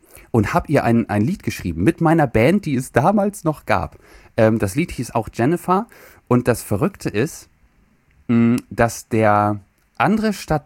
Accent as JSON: {"language": "German", "town": "Kiel", "region": "Schleswig-Holstein", "country": "Germany", "said": "Ich wollte Handballprofi werden. Ich komme aus Kiel."}